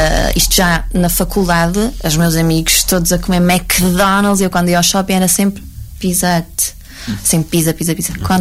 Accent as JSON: {"language": "Portuguese", "town": "Arouca", "region": "Aveiro", "country": "Portugal", "said": "Sabes que eu sou da Arouca"}